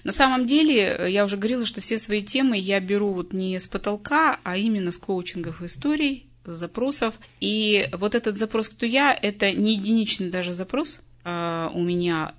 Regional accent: Yekaterinburg, Sverdlovsk Oblast, Russia; я коуч из Екатеринбурга, и я начинаю говорить, кто я.

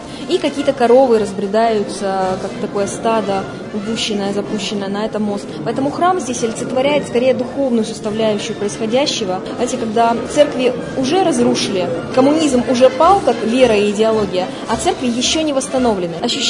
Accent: Vladivostok, Primorsky Krai, Russia; потому что родилась я и выросла во Владивостоке, у Тихого океана.

